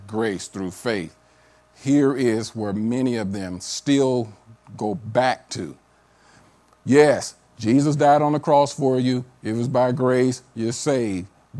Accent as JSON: {"language": "English", "region": "the South", "country": "United States", "said": "I'm from the South. We say them. Mama them, daddy them, cousin them."}